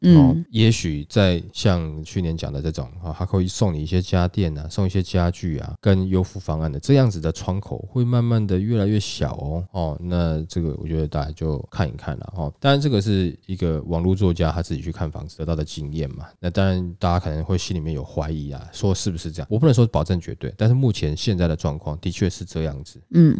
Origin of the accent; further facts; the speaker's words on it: Taiwan; 你看嘛，我们台湾人都一样